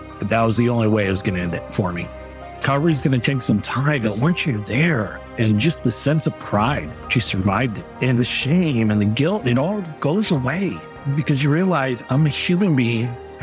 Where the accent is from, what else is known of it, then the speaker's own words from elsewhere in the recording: San Francisco, California, United States; I grew up in San Francisco. Always wanted to work for the police department there.